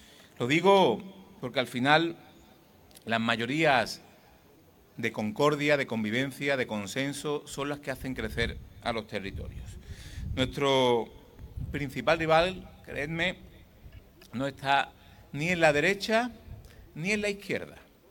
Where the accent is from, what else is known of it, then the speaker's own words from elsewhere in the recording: Andalusia, Spain; nos jugamos sobre todo una cosa, el orgullo de seguir siendo andaluces